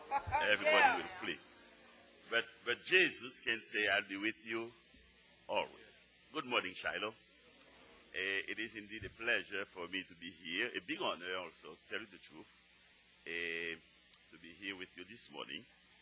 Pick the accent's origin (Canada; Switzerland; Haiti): Haiti; now in United States; For when I came from Haiti, I came with nothing, and he has always kept me till today. That's 30 years this year. This July 17 will be 30 years since I've been in the U.S.